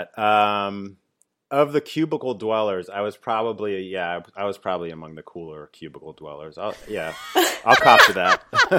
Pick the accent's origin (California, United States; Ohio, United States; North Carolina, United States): Ohio, United States; Dayton; And so left Washington, D.C., moved back to my hometown in Dayton, Ohio, and helped start